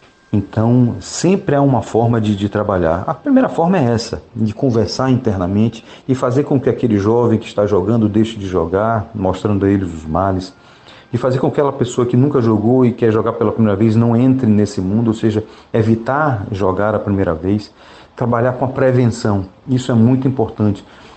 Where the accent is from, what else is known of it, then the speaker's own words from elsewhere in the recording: Bahia, Brazil; now in Fortaleza, Brazil; Eu sou baiano, moro em Fortaleza